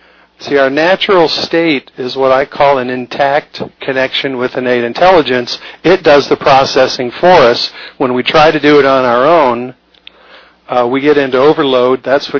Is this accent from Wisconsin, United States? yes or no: no; Scottsdale, Arizona, United States; now in California, United States; I'm from the Scottsdale area and now I live in California